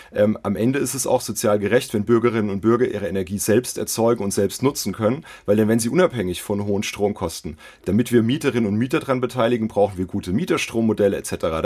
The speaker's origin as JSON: {"language": "German", "region": "Rhineland-Palatinate", "country": "Germany", "said": "Ich nehme die Südpfalz auch mal hier als Beispiel. In meiner Heimat sind nur 4% der Dachflächen"}